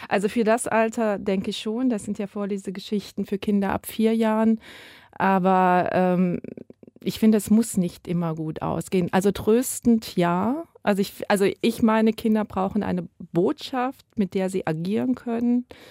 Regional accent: Cologne, North Rhine-Westphalia, Germany; Wir sind ja alles Kölner. Wir sind Kölner Autorinnen, wir leben alle hier.

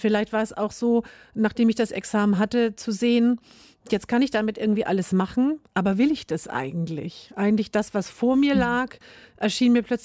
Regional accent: Hamburg, Germany; also born or lived in Schleswig-Holstein; Also ich bin nicht in Schleswig-Holstein aufgewachsen, sondern in Hamburg.

